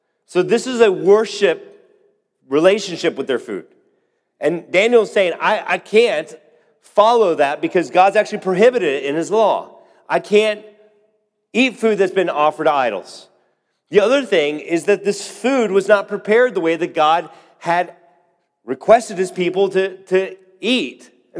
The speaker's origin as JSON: {"language": "English", "town": "Bucaramanga", "region": "Santander", "country": "Colombia", "tie": "born or raised there", "said": "The true story, the place I grew up in, actually the city I was born in South America, it's a place called Bucaramanga. It's a city of about 1 million people in Colombia."}